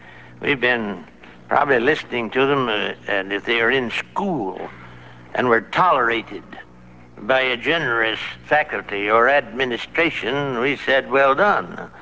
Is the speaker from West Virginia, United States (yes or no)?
no; Indiana, United States; I come from Indiana, where politicians never come from.